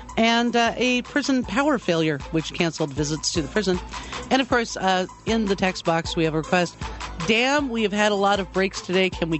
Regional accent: Los Angeles, California, United States; because I grew up in the Los Angeles area.

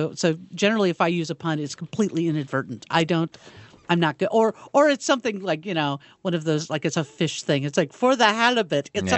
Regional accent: California, United States; See, I come from California.

